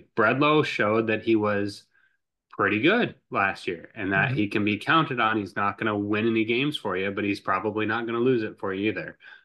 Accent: United States; I am, as an American fan of a Bundesliga team that is not Bayern Munich, I am so sick of Bayern Munich.

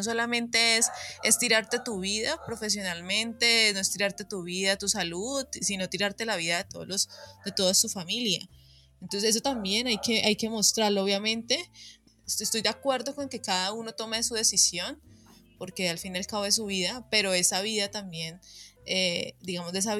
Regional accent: Colombia; nosotros como colombianos, porque como vos decís, nos conocen mundialmente por la droga

